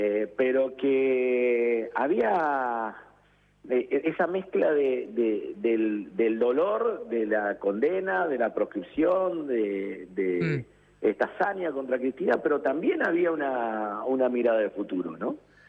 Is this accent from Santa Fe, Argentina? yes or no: yes; Santa Fe, Argentina; Te hablo, yo soy de Santa Fe.